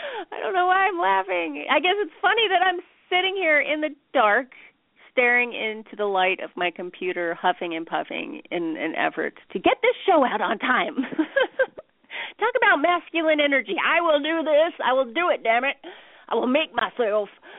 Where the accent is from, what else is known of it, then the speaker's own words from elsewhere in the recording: California, United States; I say yang because I'm a Californian.